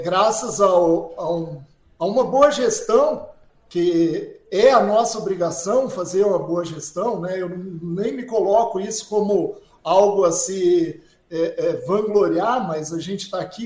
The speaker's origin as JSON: {"language": "Portuguese", "region": "Paraná", "country": "Brazil", "said": "Quem é oeste do Paraná, eu sou do oeste do Paraná, sabe, a nossa educação foi dada aquela que é o desperdício zero."}